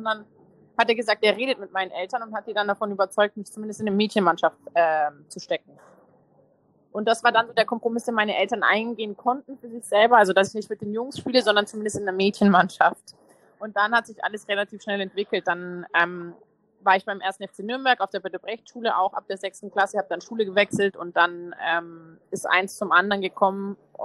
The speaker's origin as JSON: {"language": "German", "country": "Italy", "second_language": "German", "said": "Italien für mich so das beste Gesamtpaket, weil A, natürlich mein Heimatland, B, war ich nicht allzu weit weg von der Familie, ich kenne die Sprache, ich kenne die Kultur, ich kenne das Essen"}